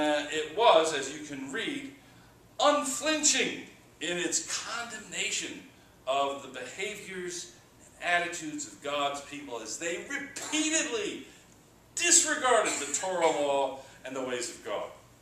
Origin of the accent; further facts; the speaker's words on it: Long Island, New York, United States; although I was growing up on Long Island, several of our neighbors had random apple and pear trees.